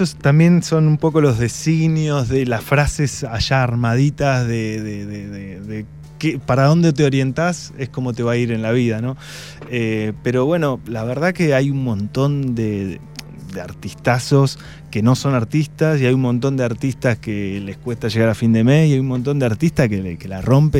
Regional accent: Bahía Blanca, Buenos Aires Province, Argentina; Igual era en Bahía Blanca, de donde soy, era muy exigente también.

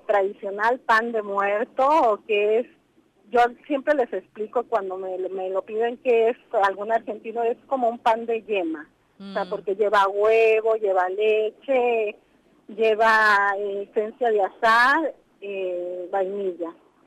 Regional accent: Aguascalientes, Mexico; Soy de Aguascalientes, le llaman el corazón de México. Es una provincia pequeña, pero muy industrializada.

